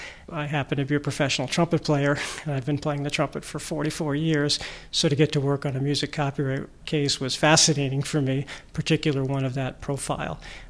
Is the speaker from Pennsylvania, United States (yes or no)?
no; New York, United States; I grew up on Long Island to a working class family